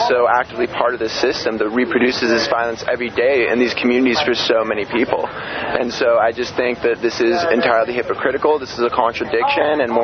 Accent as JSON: {"language": "English", "region": "California", "country": "United States", "said": "I'm actually from the East Bay, so I go to UCSC, though, so I'm a student here."}